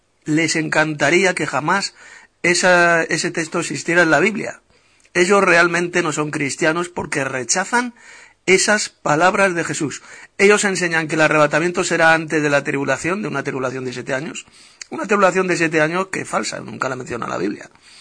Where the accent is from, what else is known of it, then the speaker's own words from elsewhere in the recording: Madrid, Community of Madrid, Spain; de Madrid, España.